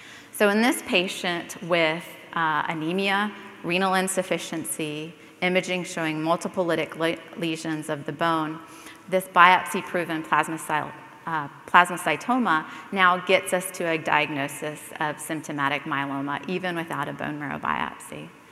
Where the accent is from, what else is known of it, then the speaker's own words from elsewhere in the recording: Greenville, South Carolina, United States; I'm a hematopathologist from Greenville, South Carolina